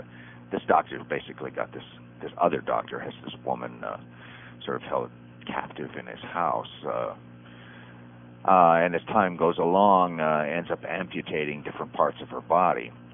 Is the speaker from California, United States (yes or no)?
yes; California, United States; Yeah, I was raised pretty much in California.